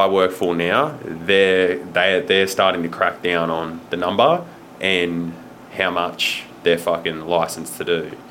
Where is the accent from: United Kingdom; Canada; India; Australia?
Australia; Sydney, New South Wales; We used to work a lot down in Sydney. I grew up down in Sydney.